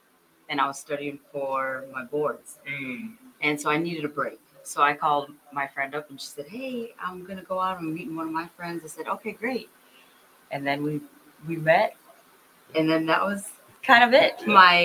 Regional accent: Minnesota, United States; moved away as an adult; I was raised in Minnesota, and when it was time to go to school, I moved down here.

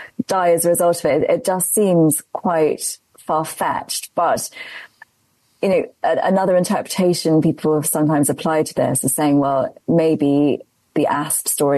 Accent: England, United Kingdom; I'm English

